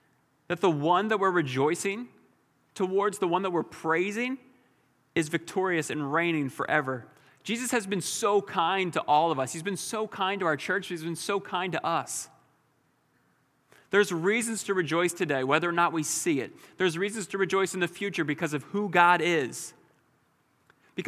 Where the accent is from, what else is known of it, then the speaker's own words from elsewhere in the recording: New Jersey, United States; sometimes I say this is because I'm from South Jersey or the Northeast or from Philadelphia.